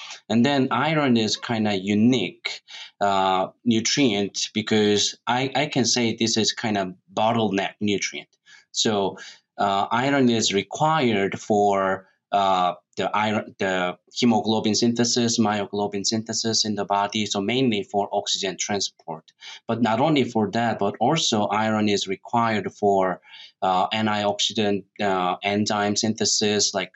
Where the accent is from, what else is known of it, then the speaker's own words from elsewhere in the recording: South Korea; English is a second language; moved away as an adult; now in United States; I'm originally from South Korea. So I did my bachelor, master, and PhD in South Korea, Seoul National University, with my major emphasis in swine nutrition. And then I came into United States on 2012